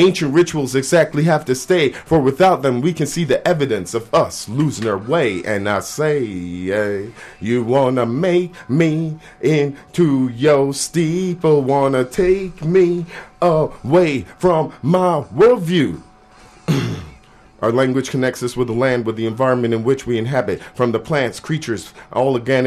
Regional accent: Toronto, Ontario, Canada; also born or lived in Barbados; Yeah, originally I'm from Barbados. Came to Canada. Grew up in Toronto. Emigrated.

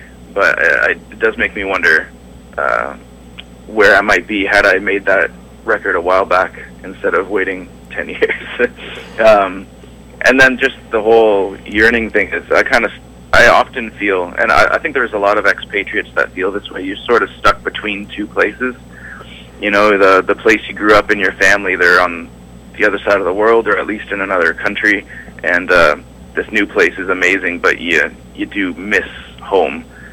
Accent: Ontario, Canada; also born or lived in Toronto; I grew up in Ontario, in a smaller town a couple hours outside of Toronto. And then when I moved out of my parents' place, I lived in Toronto for about 8 years.

